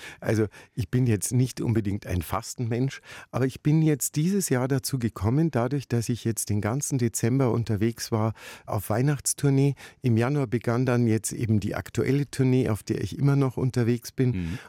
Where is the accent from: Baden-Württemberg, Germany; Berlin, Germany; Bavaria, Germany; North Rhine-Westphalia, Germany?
Bavaria, Germany; Munich; Also es ist ja meine Heimatstadt